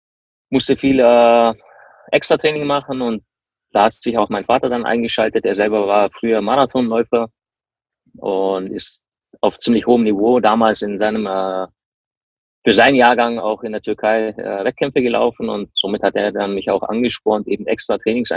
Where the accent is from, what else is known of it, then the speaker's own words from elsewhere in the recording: Kempten, Bavaria, Germany; Ich komme ja ursprünglich aus dem Allgäu, bin in Kempten geboren